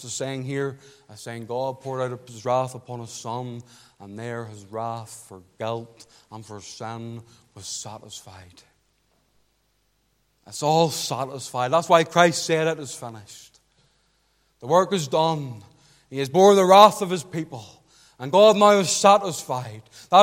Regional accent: Portavogie, Northern Ireland, United Kingdom; You know, I was brought up in Port of Ogie. Like many here, I was brought up by the seaside, by the harbour.

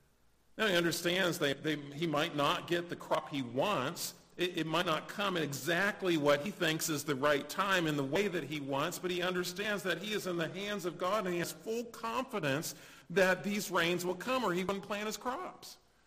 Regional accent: United States; I want what I want, and I want it when I want it. I'm an American.

